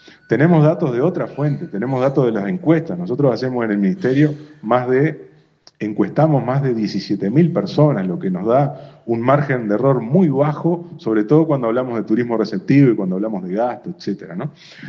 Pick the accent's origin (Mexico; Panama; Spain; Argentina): Argentina; Salta; No se olvide, presidente, que yo soy salteño, lo he dicho más de una oportunidad acá.